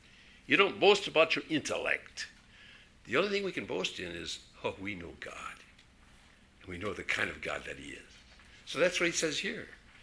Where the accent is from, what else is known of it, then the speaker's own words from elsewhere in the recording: Hinckley, Minnesota, United States; But as you know, I grew up in Hinckley, Minnesota, where the men are men, and pansies are flowers, and the women are slightly above average. My dad had a hardware store in Hinckley.